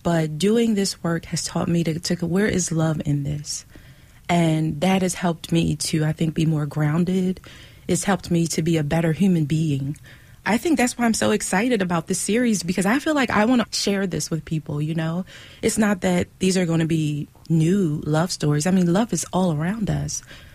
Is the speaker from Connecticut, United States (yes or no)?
no; Philadelphia, Pennsylvania, United States; I grew up in North Philadelphia at 16th and Master in a place called Beckett Gardens. It's like low income housing